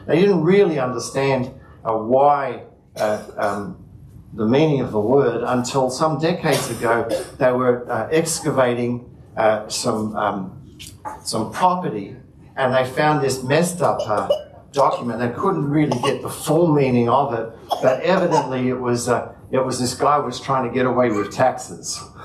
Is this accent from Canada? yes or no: no; Australia; Well, I'm an Australian citizen.